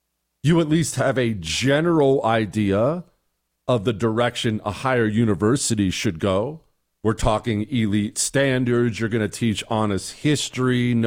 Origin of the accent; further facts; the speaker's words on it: Ohio, United States; And I love the Browns. I'm from Ohio. They're not my favorite team, but I always loved them.